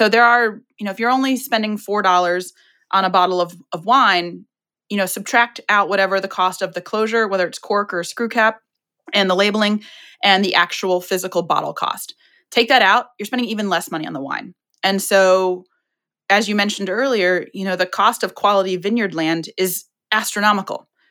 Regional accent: Virginia, United States; now in Chicago, United States; Well, I'm from Virginia, but I live in Chicago. So I'm from the East Coast.

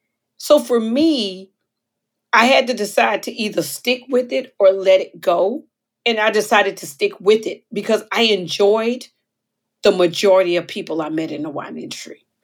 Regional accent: Texas, United States; I'm from Texas.

